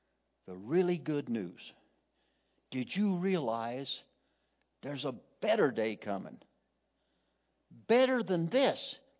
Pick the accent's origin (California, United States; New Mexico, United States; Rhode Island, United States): New Mexico, United States; Aztec; because I went to school in Aztec. Everybody knows me. I was born and raised in Aztec.